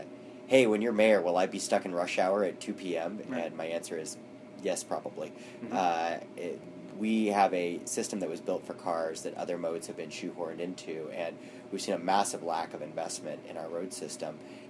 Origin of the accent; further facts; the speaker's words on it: Portland, Oregon, United States; I grew up in Portland with the ability to walk to Glencoe Elementary School and Mount Tabor Middle School every day